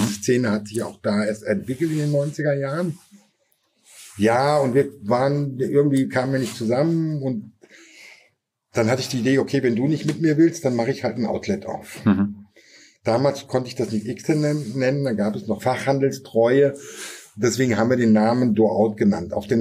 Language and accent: German; Tann, Hesse, Germany; born there; Ich bin geboren in Thann in der Rhön, die einzige wahre Stadt in der Rhön, die nämlich Thann-Rhön heißt.